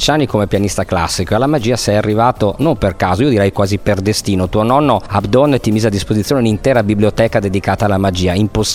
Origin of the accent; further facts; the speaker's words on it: Vicenza, Veneto, Italy; non lo dico solamente io che sono vicentino